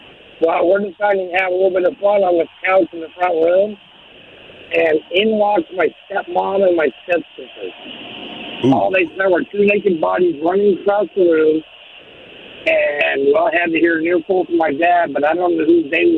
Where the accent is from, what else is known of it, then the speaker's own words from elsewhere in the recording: Las Vegas, Nevada, United States; I grew up in Vegas.